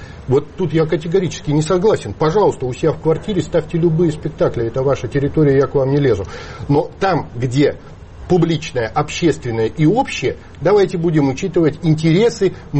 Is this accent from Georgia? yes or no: no; Novosibirsk, Novosibirsk Oblast, Russia; а Новосибирск мой родной город, я там родился и вырос.